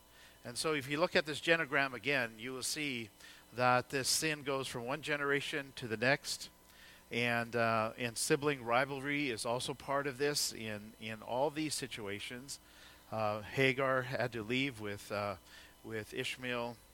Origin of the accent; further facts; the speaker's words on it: India; moved away; some part of it is because I came from India, I enjoy Indian food, and our kids do.